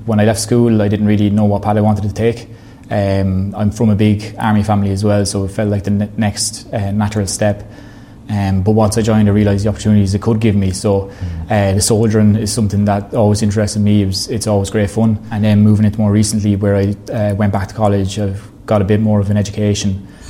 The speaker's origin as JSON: {"language": "English", "town": "Lubridge", "region": "Kildare", "country": "Ireland", "said": "I'm from Lubridge here in County Kildare"}